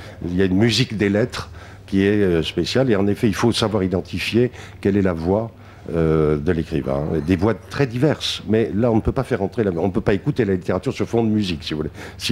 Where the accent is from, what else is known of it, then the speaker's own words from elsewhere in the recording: Bordeaux, Nouvelle-Aquitaine, France; quand j'étais enfant à Bordeaux